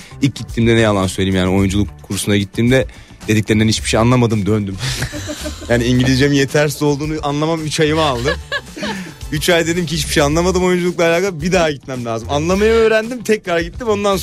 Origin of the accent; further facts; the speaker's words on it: Ankara, Turkey; also born or lived in United States; Çünkü Ankara'da doğdum, büyüdüm.